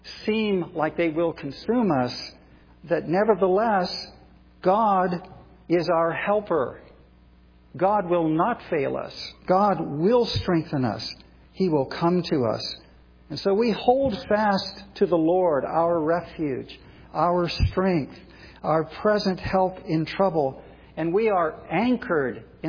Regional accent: California, United States; We're from California. Kathy and I know a little bit about earthquakes

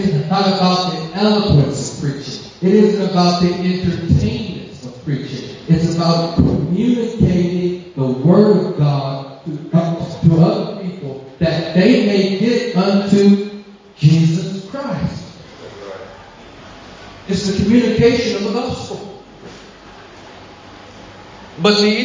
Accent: California, United States; And I'm looking down, saying, look, man, I'm from California.

